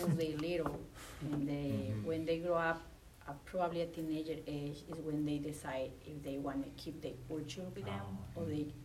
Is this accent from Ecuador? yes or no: yes; Quito, Pichincha, Ecuador; we are from Quito, the capital of Ecuador.